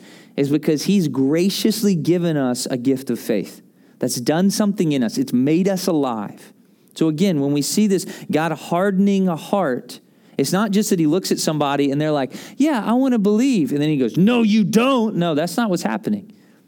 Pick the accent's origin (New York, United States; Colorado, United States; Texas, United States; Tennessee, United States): Tennessee, United States; Again, I'm from Tennessee. We don't have grandparents. We have pawpaws and mamas, all right?